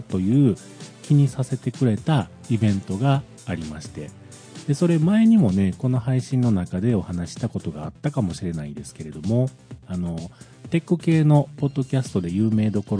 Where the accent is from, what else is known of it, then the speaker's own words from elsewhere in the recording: Kyoto, Japan; 京都、僕京都なんですけれども、